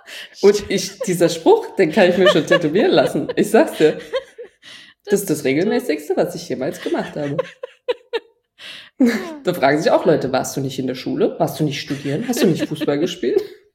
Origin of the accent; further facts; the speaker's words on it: Trier, Rhineland-Palatinate, Germany; Ich erinnere mich in Trier, wo ich aufgewachsen bin.